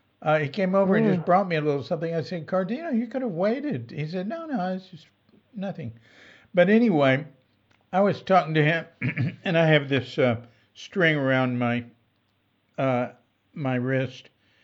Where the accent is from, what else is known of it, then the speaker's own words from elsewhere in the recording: Fort Worth, Texas, United States; Bill Moyers was in the Baptist Seminary in Fort Worth, Texas, my hometown.